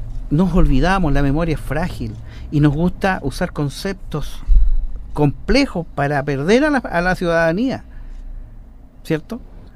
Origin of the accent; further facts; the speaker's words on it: Chile; Yo soy del Estado de Chile porque soy chileno.